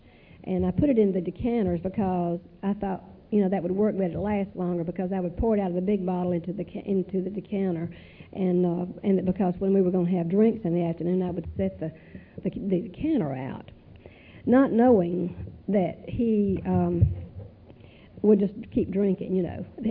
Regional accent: Greer, South Carolina, United States; I grew up in Greer, South Carolina. Everybody was a Democrat, or at least my father was a Democrat.

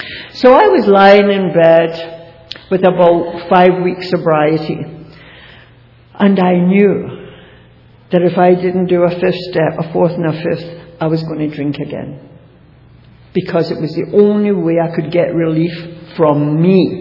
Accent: Glasgow, Scotland, United Kingdom; born there; I was born in Glasgow, Scotland. I was born into a good Catholic family, really good moral living family.

